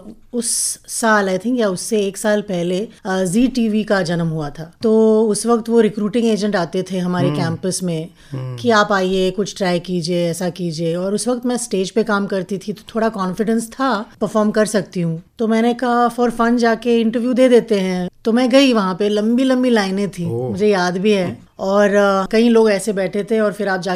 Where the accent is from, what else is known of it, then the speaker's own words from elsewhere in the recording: Mumbai, Maharashtra, India; लेकिन दिल मेरा हमेशा मुंबई में ही होता है। मैं यहाँ पली बड़ी हूँ। मैं cathedral and John Connon school में पढ़ती थी, उसके बाद मैं सेंट जेवियर्स कॉलेज में पढ़ी हूँ